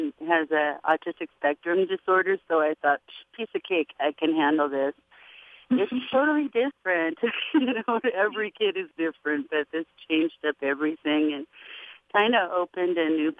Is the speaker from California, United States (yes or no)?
yes; Los Angeles, California, United States; now in Sacramento, United States; I grew up in Los Angeles. I went into the military, kind of followed military path until civil service, launching missiles from Titan missiles, and then moved to Sacramento